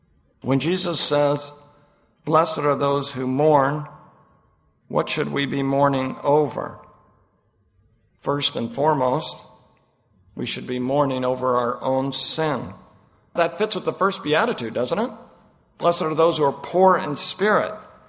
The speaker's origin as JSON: {"language": "English", "region": "Oregon", "country": "United States", "said": "I'm from Oregon, and when we go to Oregon, we go out on the beach there, and beaches in Oregon are very different from beaches down here."}